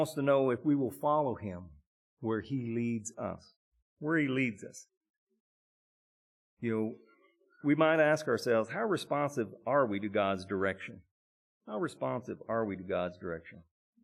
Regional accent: Arkansas, United States; when I was a kid growing up in Arkansas, we used to ride in the back of a pickup.

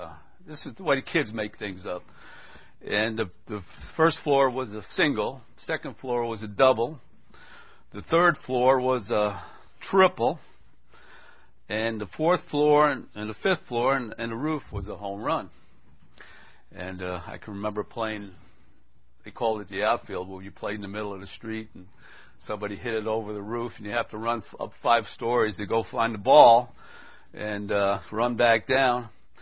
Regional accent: Bronx, New York, United States; And growing up in the Bronx there, I had a friend named Ephraim.

